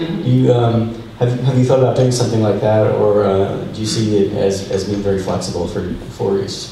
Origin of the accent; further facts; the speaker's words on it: Manchester, North West England, United Kingdom; from Manchester in the UK.